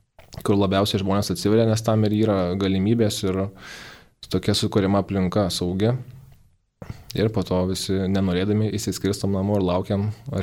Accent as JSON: {"language": "Lithuanian", "town": "Marijampolė", "region": "Marijampolė County", "country": "Lithuania", "lives_now": "Vilnius, Lithuania", "said": "Man 29 metai, jau taip pašnekam, esu iš Marijampolės, gyvenu Vilniuje"}